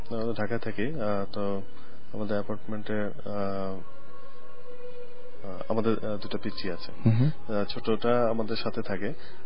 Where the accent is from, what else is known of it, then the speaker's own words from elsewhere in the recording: Mymensingh, Mymensingh Division, Bangladesh; আমি এর আগে 5 বছর আগে আমি যেখানে থাকতাম ময়মনসিং আমার জন্মস্থান